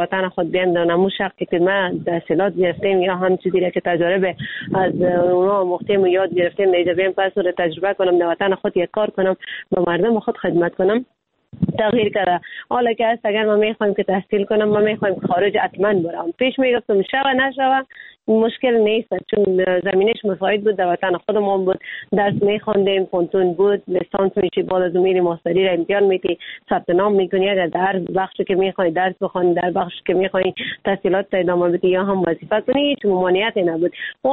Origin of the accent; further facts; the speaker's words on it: Afghanistan; خود ما افغان هستیم میفهمیم همه چیزه